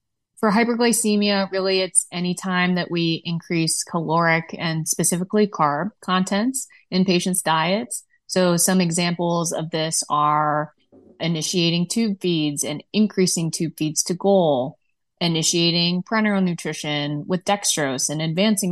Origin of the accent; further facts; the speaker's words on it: Midwest, United States; but as a Midwesterner, I firmly stand by pop.